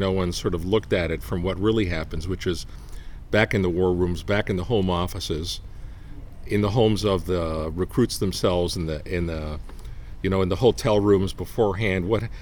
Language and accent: English; Toronto, Ontario, Canada; born or raised there